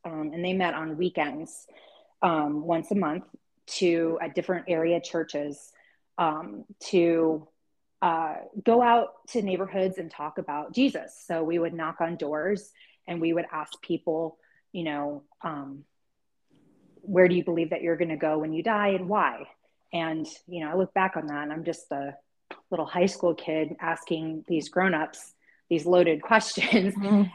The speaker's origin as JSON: {"language": "English", "town": "Dallas", "region": "Texas", "country": "United States", "tie": "born or raised there", "said": "So I was raised in the LCMS Lutheran Church. I grew up in Dallas, Texas, and was a huge Cowboys fan."}